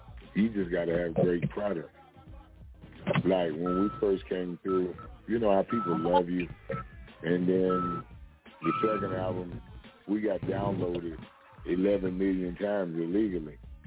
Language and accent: English; Kentucky, United States; I'm from Kentucky. Rural America. Country.